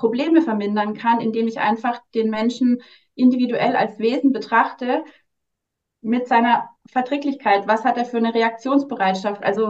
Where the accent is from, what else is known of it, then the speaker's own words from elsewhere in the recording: Nuremberg, Bavaria, Germany; Und ich bin 39 Jahre alt, ich komme aus Nürnberg, bin dort aktuell noch als Zahnärztin klassisch in einer Praxis niedergelassen